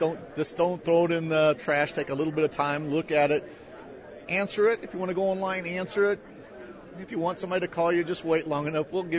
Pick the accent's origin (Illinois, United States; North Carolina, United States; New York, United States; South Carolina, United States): Illinois, United States; DuQuoin; also born or lived in Washington, D.C. / Indiana / Iowa / Tennessee; I grew up in Perry County, Illinois. That's the town is DuCoin, just a little dot in the road there. And I went to school in Carbondale and then hit the road and went around different places.